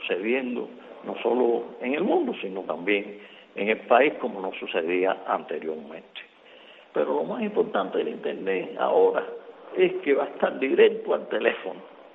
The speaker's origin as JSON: {"language": "Spanish", "country": "Cuba", "said": "nosotros como cubanos"}